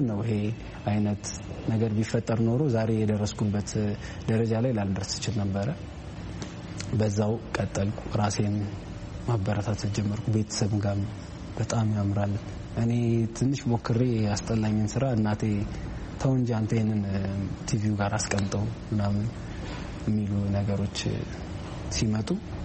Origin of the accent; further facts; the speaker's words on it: Addis Ababa, Ethiopia; ተወልጄ ያደግኩት አዲስ አበባ ነው።